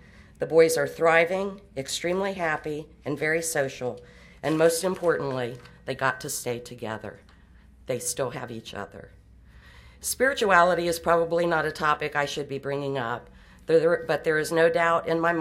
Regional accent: Liberty Township, United States; I was raised in Liberty Township from the age of 4 weeks. And I still reside there today.

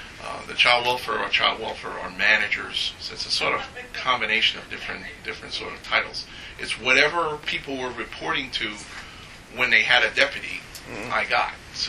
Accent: Bronx, New York, United States; also born or lived in Yonkers, United States; Well, actually, I grew up in the Bronx, but I actually lived for a little while in Westchester. I lived in Yonkers, 530 Riverdale Avenue.

